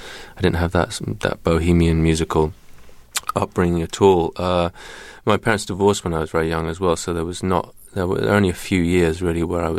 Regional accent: England, United Kingdom; I grew up in England, but was obsessed with country music.

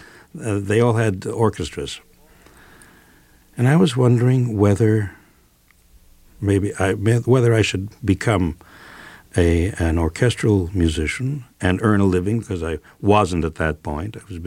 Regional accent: San Francisco, California, United States; When I grew up in San Francisco, to be a member of the San Francisco Symphony

